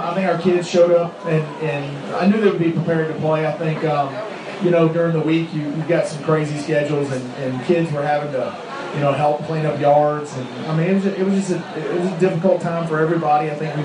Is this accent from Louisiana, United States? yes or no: yes; Louisiana, United States; I saw what it did to, Katrina did to New Orleans. I'm from Louisiana.